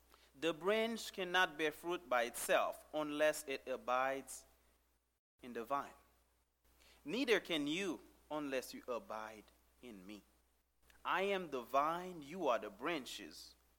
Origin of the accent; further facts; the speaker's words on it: Haiti; I'm from Haiti, by the way. So in Haiti, we have that joy.